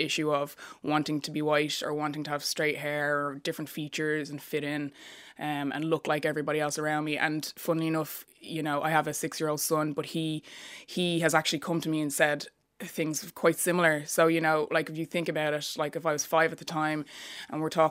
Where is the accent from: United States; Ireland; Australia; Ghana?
Ireland; I was born and raised here in Ireland